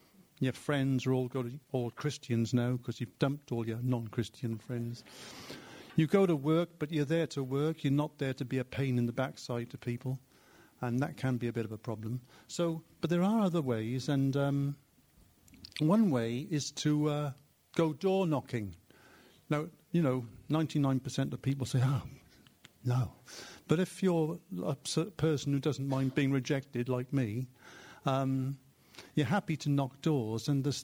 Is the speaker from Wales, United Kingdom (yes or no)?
yes; Wales, United Kingdom; Now, I'm Welsh, and I look